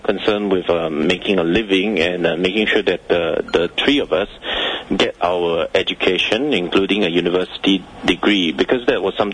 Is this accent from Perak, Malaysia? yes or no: no; Johor Bahru, Johor, Malaysia; also born or lived in Singapore; I was born in Singapore, and because of my dad and my mom working in Malaysia, and my dad is a Malaysian, so we live across the causeway from Singapore